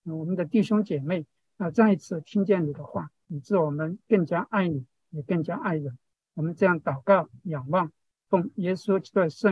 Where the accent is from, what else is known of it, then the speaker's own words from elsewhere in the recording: Sichuan, China; born there; 我是1970年出生在四川一个农村